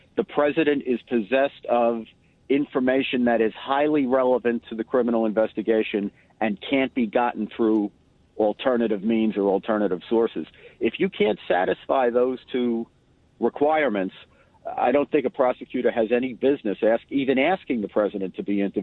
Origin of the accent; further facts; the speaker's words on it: United States; But what I'm most worried about, legally and as an American, is the prudence of bringing this kind of a case